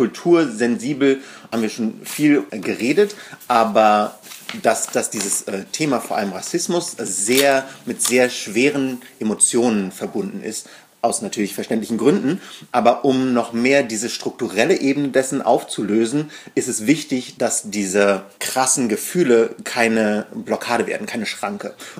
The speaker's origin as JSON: {"language": "German", "region": "Berlin", "country": "Germany", "tie": "born or raised there", "said": "wir waren Ostdeutsche, meine Mama, und Tansania war sozialistisch. Wir sind beide hier in Berlin aufgewachsen, ich im Osten, Yannick im Westen"}